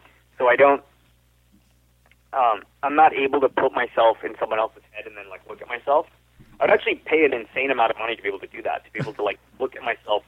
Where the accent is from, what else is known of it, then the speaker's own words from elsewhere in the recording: Kolkata, West Bengal, India; born there; also born or lived in Mumbai, India / Chennai, India / China / Singapore; So I was born in India, and I was born in Calcutta, India, and then I moved to Bombay, and then Madras, and then we moved to China, and then my family lived in Singapore. They moved to the Middle East a number of years ago.